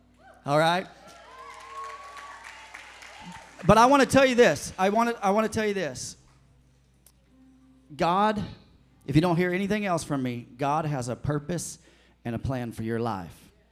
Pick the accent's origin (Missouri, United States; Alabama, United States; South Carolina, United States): Missouri, United States; Potosi; I was born here in Missouri. I was born 30 miles from this spot in Potosi, Missouri.